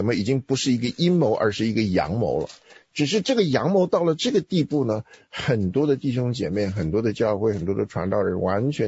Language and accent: Chinese; China